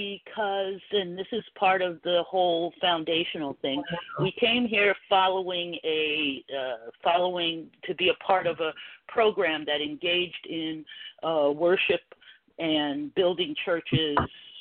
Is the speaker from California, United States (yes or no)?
yes; Santa Rosa, California, United States; now in Kansas, United States; We're from California. We're from California.